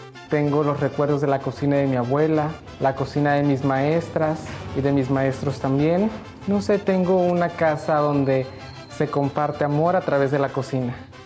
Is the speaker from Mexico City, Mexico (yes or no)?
no; Colima, Mexico; de Colima, amo Comala y amo México.